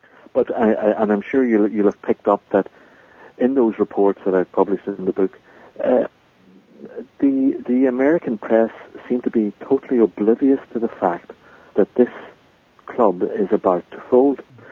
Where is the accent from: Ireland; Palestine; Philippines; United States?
Ireland; Dublin, Leinster; originally I come from Dublin, and you know, my childhood team in Dublin was